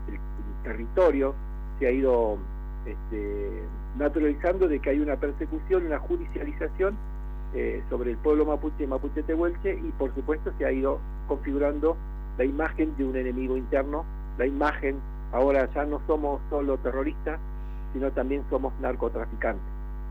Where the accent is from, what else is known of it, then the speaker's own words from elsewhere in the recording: Chubut, Argentina; soy Lonco de Lof Piñalmahuica. Lof, una comunidad que queda en la zona de lo que hoy es provincia de Chubut.